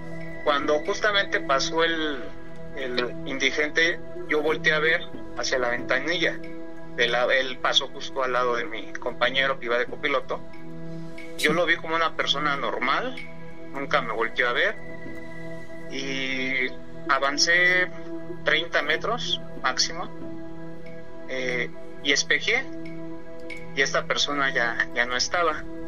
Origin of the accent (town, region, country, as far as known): Nezahualcóyotl, State of Mexico, Mexico